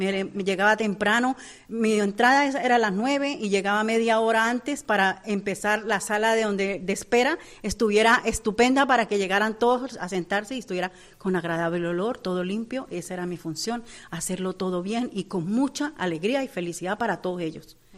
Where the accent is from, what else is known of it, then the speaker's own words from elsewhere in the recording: Colombia; now in Spain; Soy colombiana.